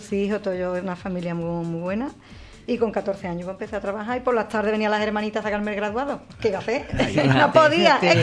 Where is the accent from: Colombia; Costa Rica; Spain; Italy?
Spain; Gijón, Asturias; also born or lived in Oviedo; Yo nací en Oviedo, lo que pasa es que yo vivía en Gijón.